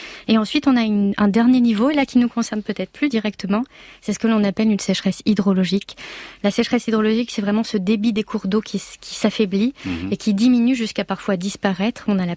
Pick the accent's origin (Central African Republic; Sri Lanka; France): France; en tant que Français